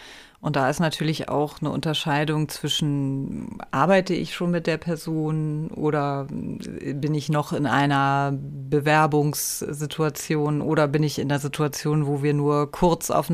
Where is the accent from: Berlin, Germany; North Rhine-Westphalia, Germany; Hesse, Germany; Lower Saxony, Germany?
Lower Saxony, Germany; Göttingen; born there; moved away; also born or lived in North Germany; auch erstmal gar nicht hier geboren, aber ich lebe jetzt auch schon über 25 Jahre in der Stadt. Komme aber eigentlich gebürtig aus Göttingen und dann mit einem kleinen Umweg über den Norden Westdeutschlands.